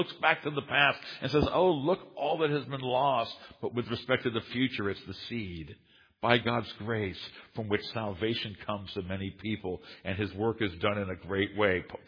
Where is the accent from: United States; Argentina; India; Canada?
United States; I'm a Westerner, and I'm an American, and I don't like to see the decline of America